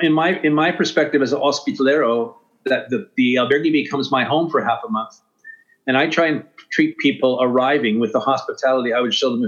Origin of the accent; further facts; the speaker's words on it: Canada; I'm a hospitalero from Canada